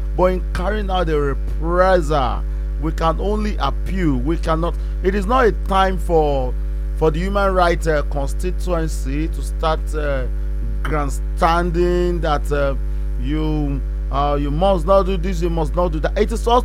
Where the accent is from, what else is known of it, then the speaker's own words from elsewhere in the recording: Nigeria; As a Nigerian, as a, let me use the word patriotic Nigerian